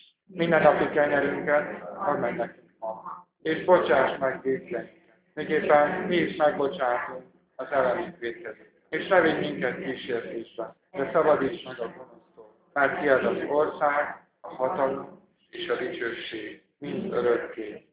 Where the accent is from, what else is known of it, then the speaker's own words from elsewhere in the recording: Beregújfalu, Zakarpattia Oblast, Ukraine; Már tudják, hogy Kárpátaljáról származom. Beregújtó községből, Beregszánc mellett van, nem messze